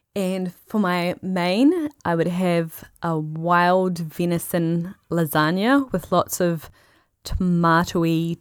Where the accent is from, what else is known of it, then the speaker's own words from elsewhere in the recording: Christchurch, Canterbury, New Zealand; also born or lived in Auckland / Toronto / Munich / Portugal; now in Waikawa, New Zealand; I live in Waikawa, New Zealand. My hometown is Christchurch, and I've also lived in Auckland, New Zealand, Toronto, Canada, Munich, Germany, and in rural Portugal.